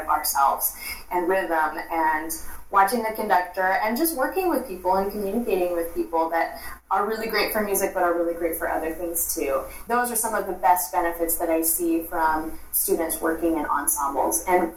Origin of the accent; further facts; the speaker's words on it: Anchorage, Alaska, United States; now in Honolulu, United States; I too am a harpist. And I'm originally from Anchorage, Alaska. And right now I'm based in Honolulu. And I work in both places.